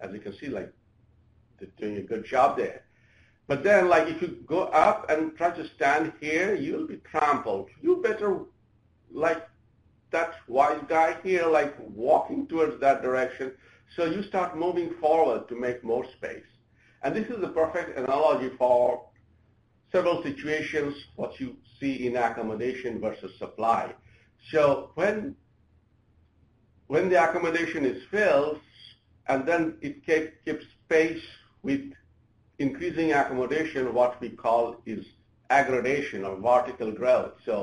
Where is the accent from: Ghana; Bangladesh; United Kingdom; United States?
Bangladesh; English is a second language; so this is a metro in my home country, Bangladesh.